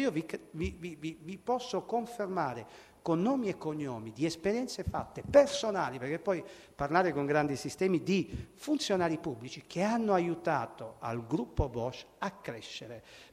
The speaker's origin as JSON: {"language": "Italian", "town": "Teramo", "region": "Abruzzo", "country": "Italy", "said": "io sono di Teramo, abruzzese"}